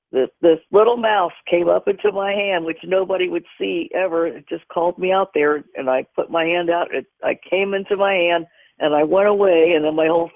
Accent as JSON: {"language": "English", "town": "Cincinnati", "region": "Ohio", "country": "United States", "tie": "born there", "said": "Okay, I was born in Cincinnati, Ohio, and up there in Cincinnati, Ohio, in like about 1955."}